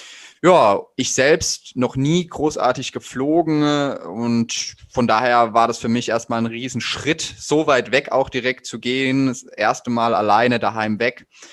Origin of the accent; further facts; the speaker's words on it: Heidelberg, Baden-Württemberg, Germany; ich bin 24 Jahre alt und ich komme aus Heidelberg